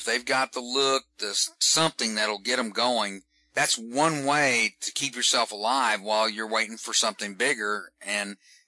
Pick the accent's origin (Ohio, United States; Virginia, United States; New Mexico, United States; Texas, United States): Texas, United States; accent: Southern; I have a fairly distinct Southern accent. I was born and raised in Texas.